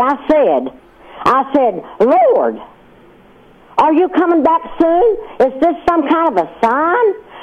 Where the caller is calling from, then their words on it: Fayetteville, North Carolina, United States; I'm from Fayetteville, North Carolina.